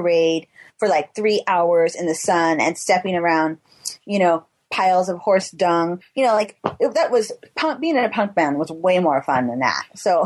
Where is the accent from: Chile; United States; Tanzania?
United States; Tuolumne, California; We came from Tuolumne. Any of it was cool compared to where we came from.